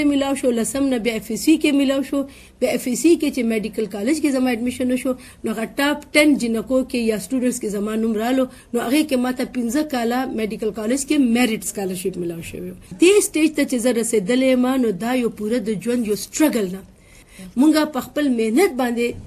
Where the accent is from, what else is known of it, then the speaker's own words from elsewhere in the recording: Khyber Pakhtunkhwa, Pakistan; ما اوم د دې خاورې ما اوم د دې په خاورې